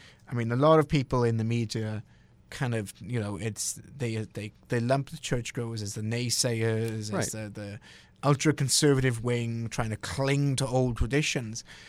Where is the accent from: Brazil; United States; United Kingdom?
United Kingdom; I grew up in Britain, which is the Church of England